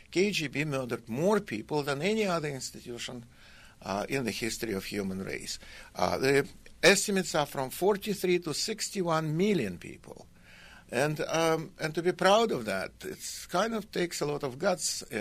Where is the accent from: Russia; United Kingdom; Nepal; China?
Russia; accent: Russian; English is a second language; now in Wisconsin, United States; And I am, right now, I am more Wisconsinite than Russian. Mm. I just have my accent, Russian accent. That's kind of my best memory of the country I left.